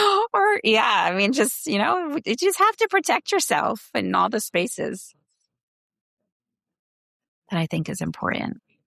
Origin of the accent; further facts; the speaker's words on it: Northeast, United States; now in Wilmington, United States; And we're from the Northeast, so like we very much miss the snow for fun times, not to live in.